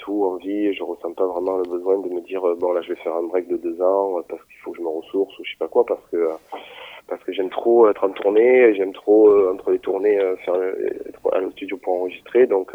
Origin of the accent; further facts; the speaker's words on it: Corsica, France; c'est les mon enfance en Corse, c'est que j'ai ressenti